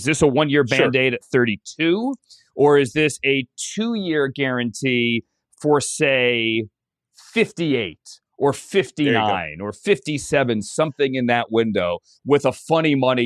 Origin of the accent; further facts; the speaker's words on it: Virginia, United States; I grew up in Northern Virginia, right down the street from where the Commanders trained.